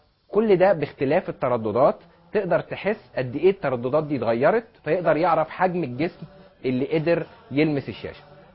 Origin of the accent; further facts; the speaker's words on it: Egypt; عندنا في ثقافتنا كمصريين